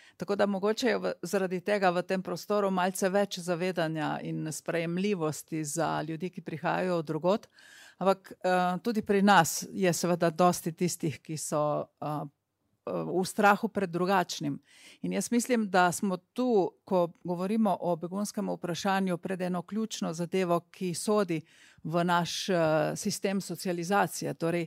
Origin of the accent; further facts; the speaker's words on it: Primorska, Slovenia; Primorci smo navajeni več pomagati ljudem.